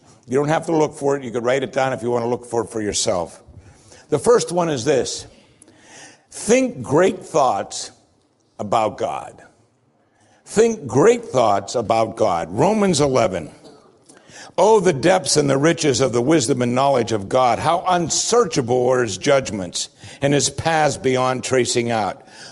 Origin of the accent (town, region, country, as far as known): Pennsylvania, United States; born or raised there